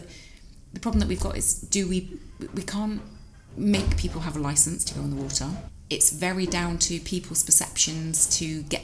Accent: South West England, United Kingdom; You know, I'm Cornish, so I grew up near the water

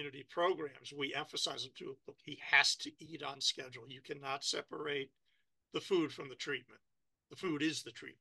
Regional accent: New York, United States; I'm Irish German from New York.

